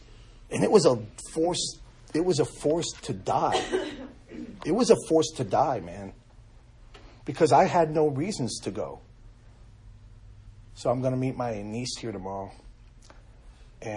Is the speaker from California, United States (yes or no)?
no; New York City, New York, United States; Growing up in New York City, fighting everyone, fighting everything.